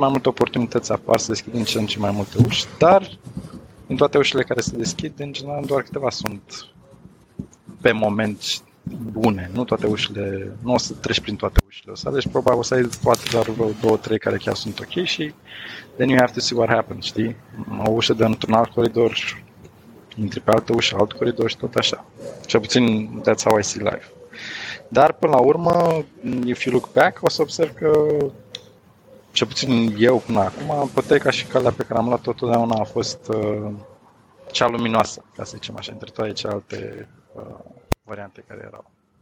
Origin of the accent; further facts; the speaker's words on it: Bucharest, Romania; born there; M-am născut în București, într-o familie de ingineri.